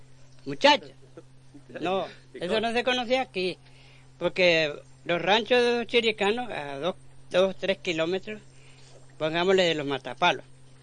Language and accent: Spanish; Punta Arenas, Magallanes, Chile; Yo me vine de Punta Arenas porque yo trabajaba en una panadería ahí en Punta Arenas